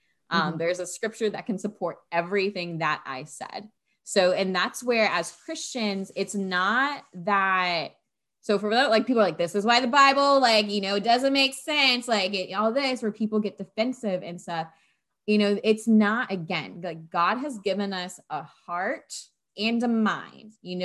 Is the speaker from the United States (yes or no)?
yes; Florida, United States; with Sage and I come from Florida, I still live here and stuff.